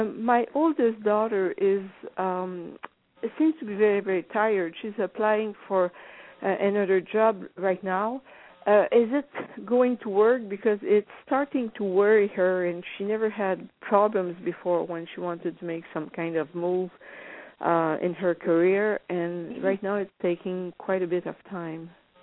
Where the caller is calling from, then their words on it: Ontario, Canada; I'm calling from Ontario, too, like the other one.